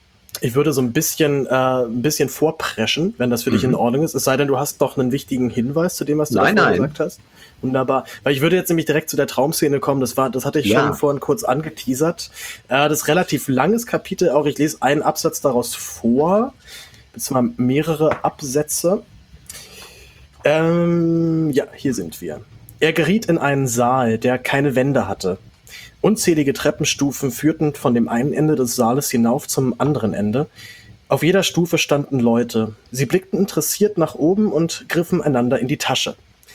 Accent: Berlin, Germany; wie sie denn dann aussehen, wenn man als Berliner auch so wenig rauskommt.

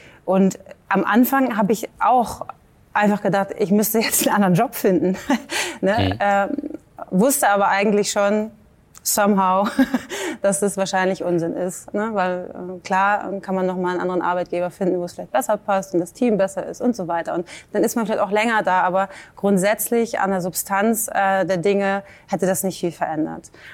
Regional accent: Hamburg, Germany; ich bin aus Hamburg

